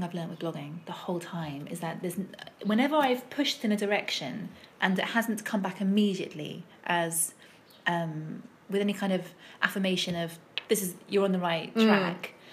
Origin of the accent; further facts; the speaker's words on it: London, United Kingdom; I do travel post now, but always... always as a Londoner.